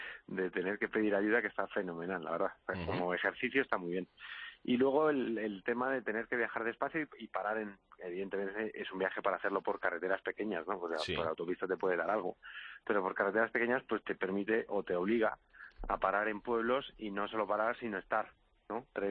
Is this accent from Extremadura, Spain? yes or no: no; Madrid, Community of Madrid, Spain; era aterrizar en España y entrar, yo soy de Madrid